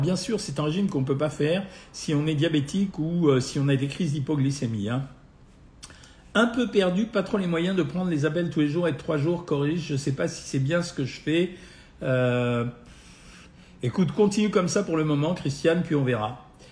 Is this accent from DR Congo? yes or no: no; Calais, Hauts-de-France, France; Mais bon, je suis française, la calaisienne, oui, une calaisienne quand même, hein.